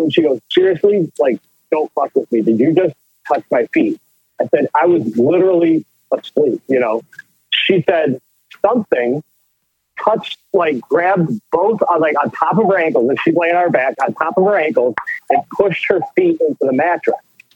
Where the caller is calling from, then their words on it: Detroit, Michigan, United States; I'm calling from Detroit.